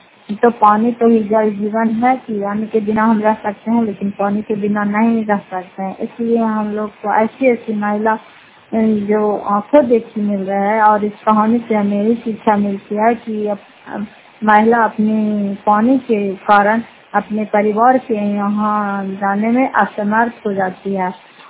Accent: Fatehpur, Bihar, India; घर फतेहपुर पंचायत मकरौता जिला नालंदा कराता ब्लॉक की निवासी हूँ।

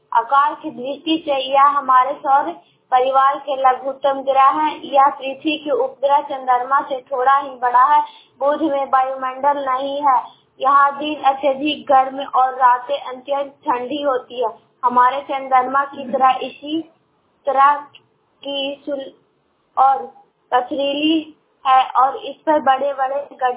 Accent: Kochra, Bihar, India; कोचरा के रहने वाली हूँ, नालंदा जिला से बोल रही हूँ।

